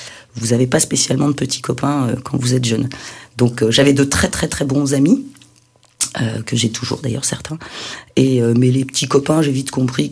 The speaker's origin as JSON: {"language": "French", "town": "Brest", "region": "Brittany", "country": "France", "tie": "born or raised there", "said": "j'ai grandi à Brest, hein, et que j'étais d'origine indienne, maintenant je suis d'origine algéro-irakienne"}